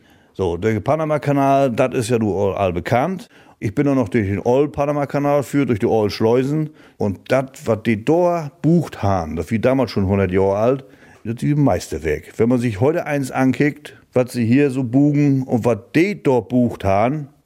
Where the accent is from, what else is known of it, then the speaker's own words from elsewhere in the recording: East Germany, Germany; Sicherlich, wir kommen aus Deutschland, auch aus der DDR, das wir auch alles noch sehr berühmt.